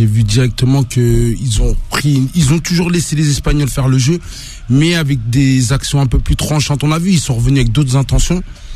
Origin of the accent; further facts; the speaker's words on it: Italy; French is a second language; Non, parce que moi, je suis italien